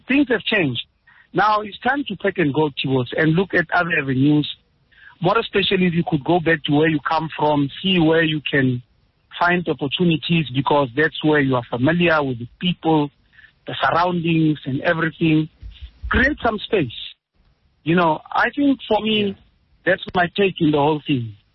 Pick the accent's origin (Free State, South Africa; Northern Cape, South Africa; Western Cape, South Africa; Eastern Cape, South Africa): Northern Cape, South Africa; Kimberley; now in Johannesburg, South Africa; I'm originally from Kimberley.